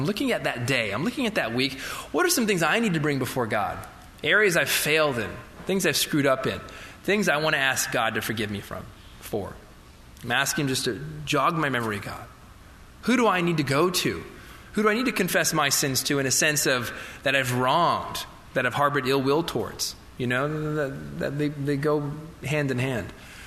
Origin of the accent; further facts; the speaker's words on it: Florida, United States; I grew up hunting in Florida.